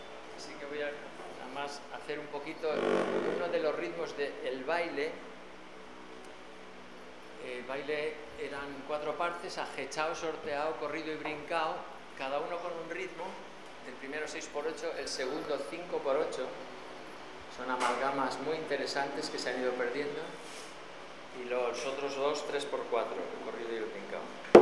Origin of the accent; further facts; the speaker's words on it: Sardón de Duero, Castile and León, Spain; en mi pueblo, se llama Sardón de Duero, que está en la ribera del Duero, y tenía la particularidad de que ninguna de las mujeres, excepto dos o tres, eran de Sardón, empezando por mi madre, que es de Sevilla